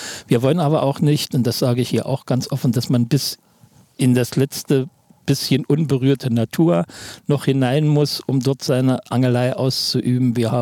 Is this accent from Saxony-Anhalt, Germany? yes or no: no; Thuringia, Germany; Also ich bin gebürtiger Thüringer und habe eigentlich mit 6 Jahren angefangen, Forellen mit der Hand zu fangen.